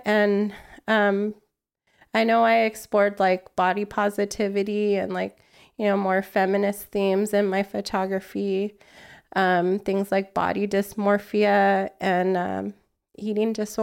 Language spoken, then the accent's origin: English; Wilmington, California, United States; we kind of took that and brought it to Wilmington, which is my hometown in the harbor area of Los Angeles.